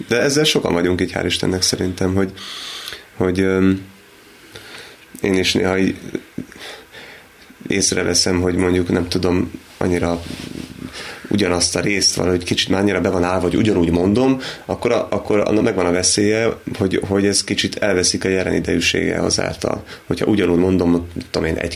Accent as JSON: {"language": "Hungarian", "region": "Budapest", "country": "Hungary", "said": "mondom ezt úgy, hogy pesti vagyok, és akkor elhúzok Szegedre"}